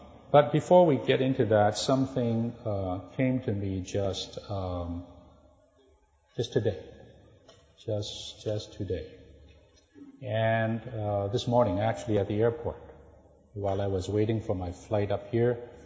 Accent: California, United States; So I'm from Southern California.

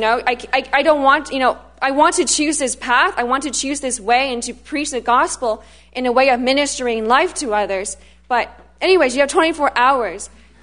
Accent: Toronto, Ontario, Canada; I'm from Toronto.

